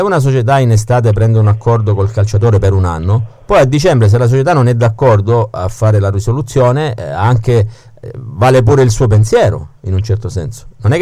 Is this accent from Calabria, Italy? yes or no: yes; Calabria, Italy; noi come calabresi speriamo che tutte le cinque squadre possano salvarsi